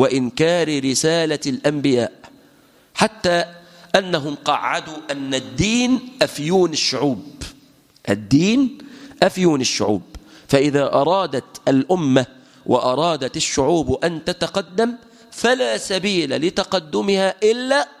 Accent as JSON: {"language": "Arabic", "country": "Egypt", "said": "ولكن بما يساير الدول العربية إلى بلادنا مصر مثلا"}